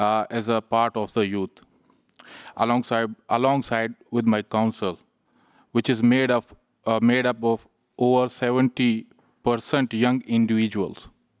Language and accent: English; Turbat, Balochistan, Pakistan; English is a second language; I'm from Turbat, Pakistan. I'm a mayor of Turbat. As one of my colleagues mentioned earlier, as a 34-year-old mayor